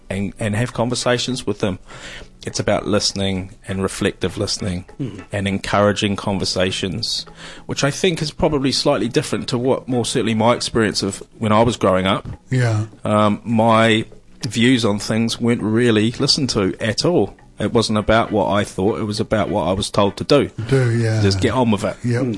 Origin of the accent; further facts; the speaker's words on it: New Zealand; now in London, United Kingdom; I grew up in New Zealand.